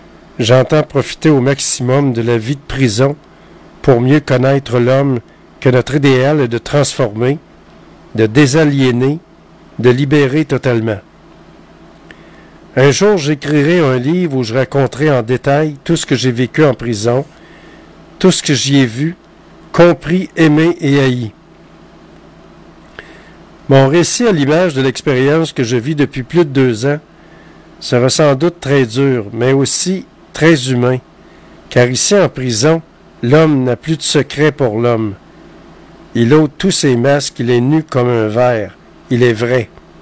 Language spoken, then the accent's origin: French; Quebec, Canada; On vit au Québec. Nous sommes Québécois. On n'est pas des Romains. On est des Québécois.